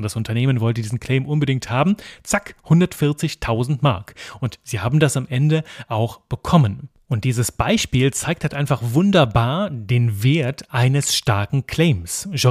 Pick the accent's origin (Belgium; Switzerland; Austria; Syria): Belgium; Brussels, Brussels-Capital Region; Brüssel, meine Heimat, Belgien.